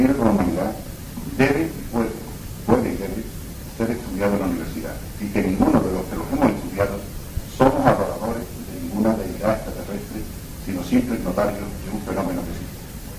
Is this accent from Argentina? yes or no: no; Andalusia, Spain; yo diría que exagerando como andaluz